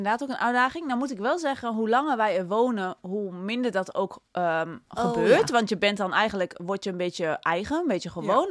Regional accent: Netherlands; wij als Nederlander misschien iets meer daar een evenwicht in kunnen vinden.

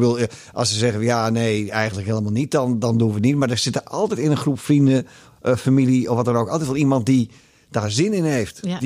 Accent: Leeuwarden, Friesland, Netherlands; Ze komt zelfs uit Leeuwarden, waar ik vandaan kom.

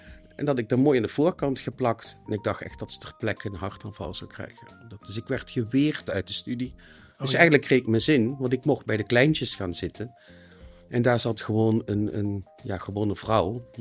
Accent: Genk, Limburg, Belgium; Ik ben geboren en getogen, geboren in Genk, met een K, een heel klein provinciestadje.

